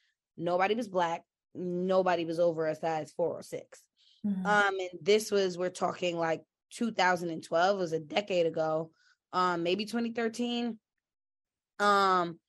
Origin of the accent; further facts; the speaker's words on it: New York, United States; And so then I'm from New York, like, was always a hustler, all these things.